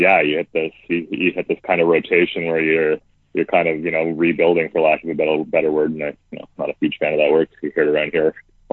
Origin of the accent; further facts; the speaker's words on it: Ottawa, Ontario, Canada; I'm born and raised in Ottawa, lived here pretty much my entire life. Went to school here, went to Algonquin and studied journalism back in 03 to 05.